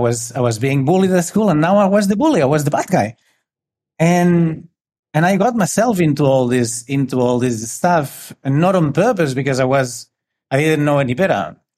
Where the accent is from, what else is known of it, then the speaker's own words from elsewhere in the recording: Spain; I'm from Spain. I grew up in a little city